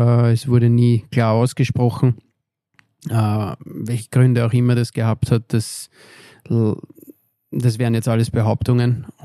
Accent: Vienna, Austria; moved away as an adult; Na, für mich war es das erste Mal, dass ich von Wien weggegangen bin, damals meine Heimat.

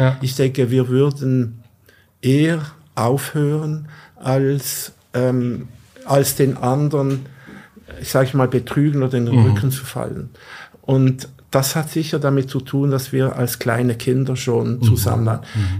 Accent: Basel, Basel-Stadt, Switzerland; Ich komme aus dem Klein-Basel, Mittelstand, also eher bescheidene Verhältnisse.

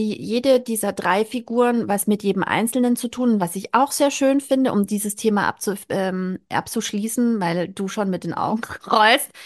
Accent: Bavaria, Germany; ich bin ja aus Bayern. Ich bin aus Bayern

